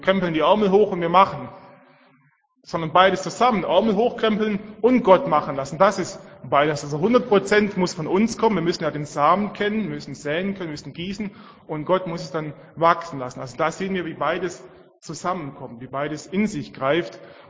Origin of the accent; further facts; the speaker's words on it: Swabia, Germany; accent: Swabian; Und vielleicht habt ihr es schon gehört von meinem Dialekt her. Ich bin Schwabe.